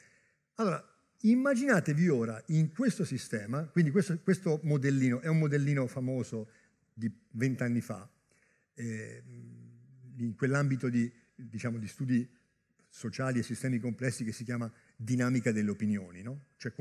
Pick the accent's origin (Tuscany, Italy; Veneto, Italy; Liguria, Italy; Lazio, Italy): Tuscany, Italy; sono della Garfagnana originariamente